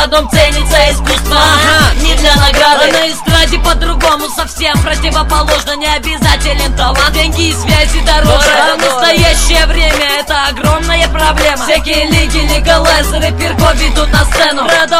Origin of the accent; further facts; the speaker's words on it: Novosibirsk, Novosibirsk Oblast, Russia; Я, кстати, еще из Новосиба.